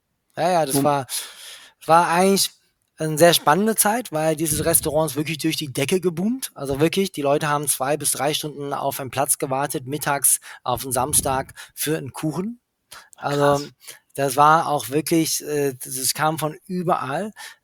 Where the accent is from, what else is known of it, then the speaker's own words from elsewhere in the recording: England, United Kingdom; weil ich bin ja in England aufgewachsen